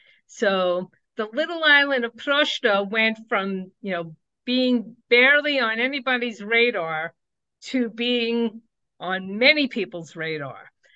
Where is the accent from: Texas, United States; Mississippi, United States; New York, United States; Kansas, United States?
New York, United States; Queens; Born and raised in Queens by two immigrants from Italy, one from Sicily, my mom, and my dad from Naples.